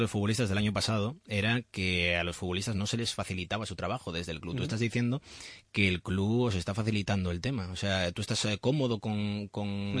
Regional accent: Asturias, Spain; now in Salamanca, Spain; Un paisano mío, un asturiano que está aquí en Salamanca

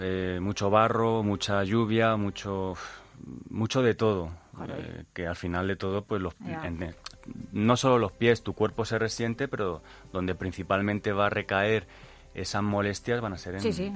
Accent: Spain; soy el creo que soy el único español que va a la prueba.

